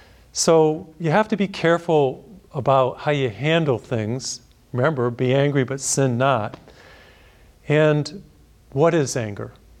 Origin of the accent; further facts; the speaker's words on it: Massachusetts, United States; I heard about a road rage incident in my home state of Massachusetts